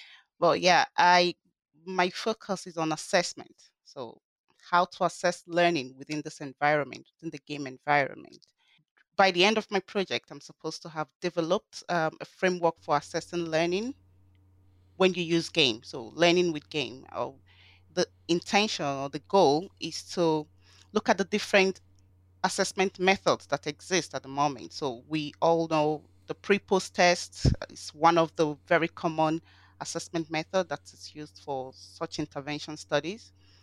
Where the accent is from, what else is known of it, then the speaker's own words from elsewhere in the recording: Nigeria; moved away as an adult; also born or lived in Istanbul; now in Newcastle, United Kingdom; I'm from Nigeria. And I was born and brought up in Nigeria. I lived there until about 4 years ago when I moved to Istanbul and then Newcastle.